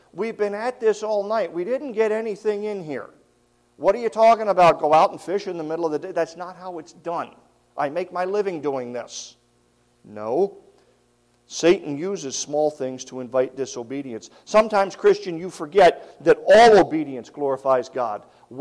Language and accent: English; Alaska, United States; the Bristol Bay coast of Alaska. That's my home state where I'm from.